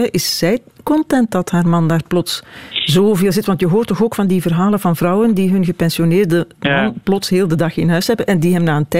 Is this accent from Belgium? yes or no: yes; Beringen, Limburg, Belgium; born there; Het koor van mijn geboortedorp.